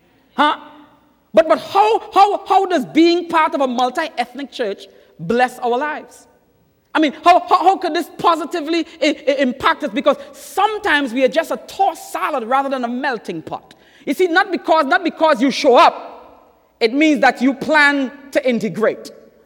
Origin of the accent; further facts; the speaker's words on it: Trinidad & Tobago; That when I tell you I'm from Trinidad, you will not ask me what part of Jamaica that is.